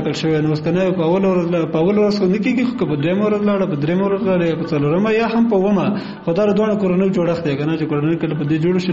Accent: Kunar, Afghanistan; تا ته ما مخکې وویل چې زه اصلا د کونړ ولایت اوسیدونکی یم

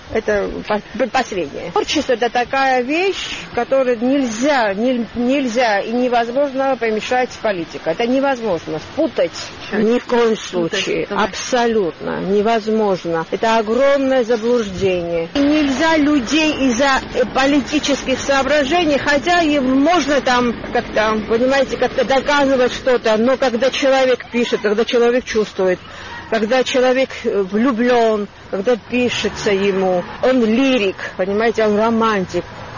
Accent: Tskhinvali, South Ossetia, Georgia; also born or lived in Tbilisi; Я родилась в Тбилиси, но выросла в Цхинвале.

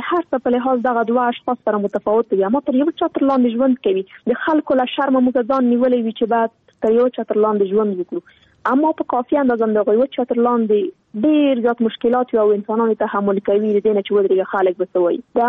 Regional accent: Afghanistan; نن ورځ موږ څومره کلونه کېږي چې په افغانستان کې جګړه روانه ده. زه خو شخصا په جګړه کې پیدا شوی یم، دا د جګړه کې رالویه شولم

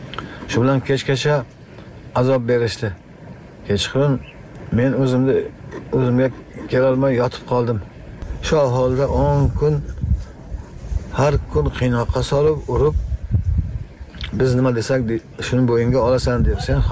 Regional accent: Tajikistan; now in Uzbekistan; 1997-yil oilaviy biz Xatlon viloyatidan Surxondaryo viloyatining Jarqo'rg'on tumaniga ko'chib keldik.

